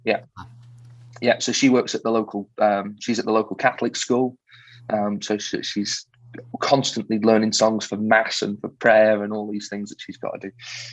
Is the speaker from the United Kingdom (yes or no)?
yes; Crewe, North West England, United Kingdom; My family, I still live in Crewe, right? I've worked the Crewe Lyceum, my hometown theatre, last year.